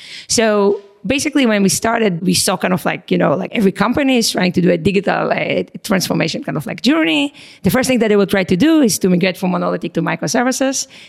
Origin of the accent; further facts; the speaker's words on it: Boston, Massachusetts, United States; accent: Israeli and Boston; specifically because I'm from Boston, I tried to do it on the East Coast.